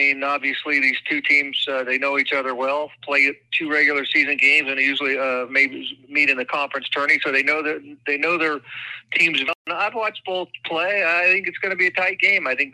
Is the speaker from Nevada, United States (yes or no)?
yes; Las Vegas, Nevada, United States; also born or lived in Reno; I was born and raised in Vegas, but I don't bleed Rebel Red. I spent 4 years in Reno.